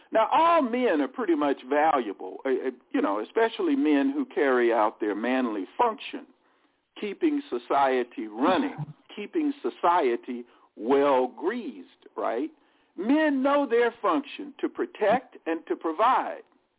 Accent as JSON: {"language": "English", "country": "United States", "said": "I'm American. I'm a man. I'm American. I'm a Christian."}